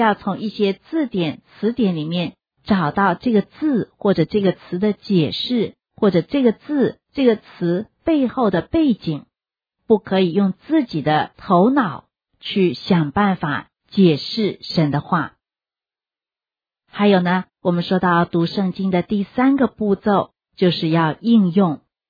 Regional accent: China; 这些诗歌他们在写的时候跟我们中国人的诗词是很不一样的。

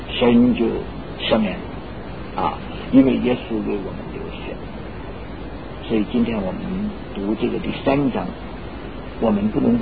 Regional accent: China; 我们中国人常常说，一个做母亲的打儿子，打在儿身，痛在娘心

